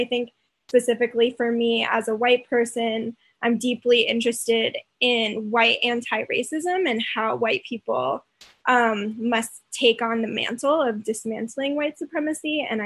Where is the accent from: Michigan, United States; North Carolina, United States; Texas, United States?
North Carolina, United States; Chapel Hill; I am from Chapel Hill. I'm still a student at UNC Chapel Hill. I've lived here for most of my life.